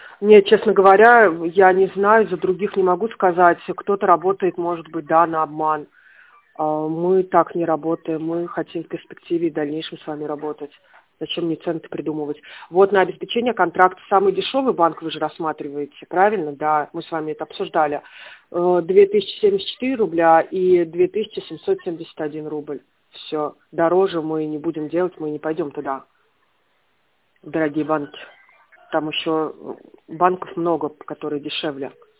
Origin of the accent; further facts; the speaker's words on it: Tver, Tver Oblast, Russia; Мы из Твери.